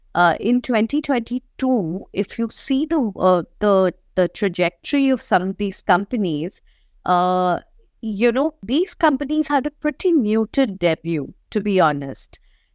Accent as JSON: {"language": "English", "country": "India", "said": "Which I already knew as an Indian lawyer."}